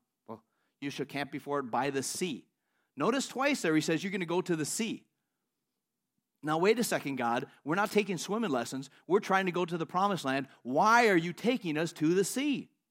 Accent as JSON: {"language": "English", "country": "United States", "said": "I'm an American. I live in America, where all the Americans are. In America. I'm an American."}